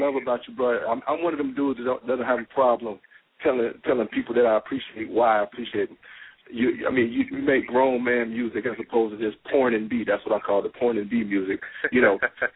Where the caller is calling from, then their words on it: Atlanta, Georgia, United States; I'm calling from Atlanta.